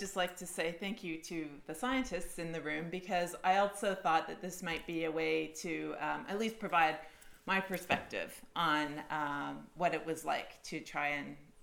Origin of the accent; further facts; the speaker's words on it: Canada; I am originally born and raised in Canada.